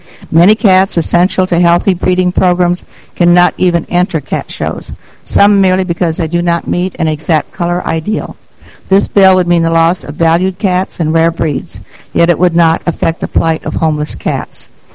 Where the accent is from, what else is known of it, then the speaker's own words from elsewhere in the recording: California, United States; I'm from California.